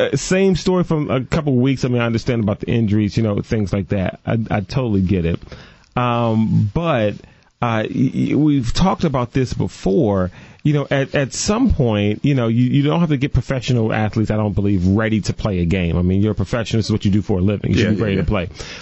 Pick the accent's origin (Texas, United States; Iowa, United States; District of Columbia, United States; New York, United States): District of Columbia, United States; Washington; I grew up right there in Washington, D.C., northeast on Gerard Street.